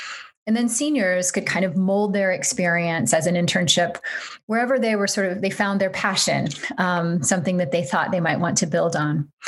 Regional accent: Appalachia, United States; But the sort of socioeconomic difference between a girls' boarding school in Washington, D.C. and growing up in Appalachia, was stark to me.

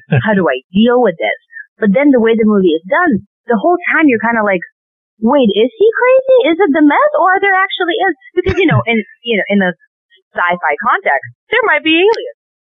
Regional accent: Russia; I'm from Russia. We did that.

